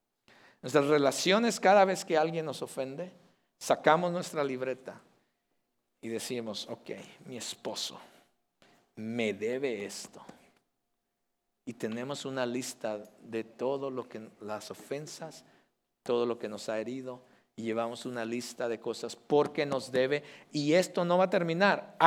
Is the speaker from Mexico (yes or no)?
yes; Mexico; Entonces decía mi mamá, ven a traer una leche y unos panes, unos virotes decimos en México, panes.